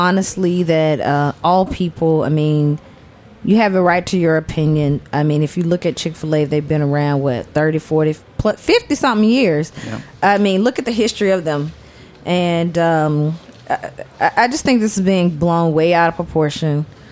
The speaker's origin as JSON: {"language": "English", "region": "the South", "country": "United States", "tie": "born or raised there", "said": "I grew up in the South."}